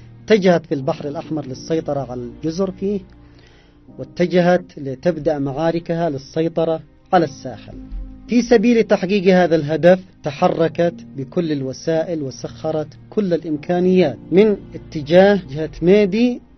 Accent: Yemen; منها مرتزقة بأعداد كبيرة من بلدنا اليمن

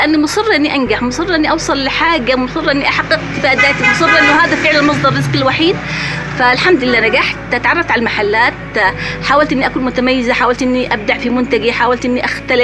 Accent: Yemen; وقت الأزمة اللي حصلت عندنا في اليمن

